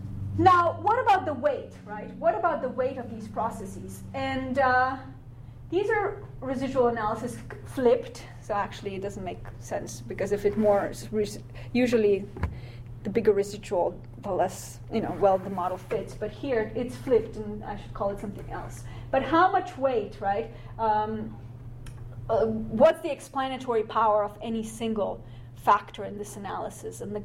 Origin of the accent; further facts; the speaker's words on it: Slovenia; even in, you know, my home country, Slovenia